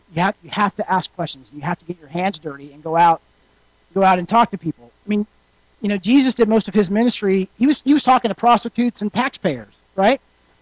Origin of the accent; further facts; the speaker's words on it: Ohio, United States; now in Los Angeles, United States; I'm originally from Ohio, and I moved my wife to Ohio for a few months.